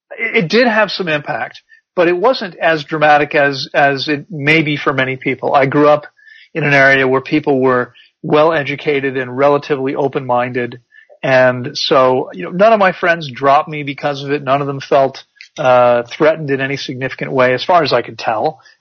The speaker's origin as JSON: {"language": "English", "region": "District of Columbia", "country": "United States", "tie": "born or raised there", "said": "I grew up outside of Washington, D.C."}